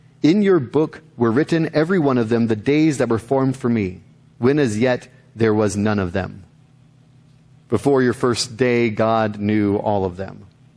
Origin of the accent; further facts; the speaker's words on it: New Jersey, United States; No, I claim here. I grew up in New Jersey or wherever.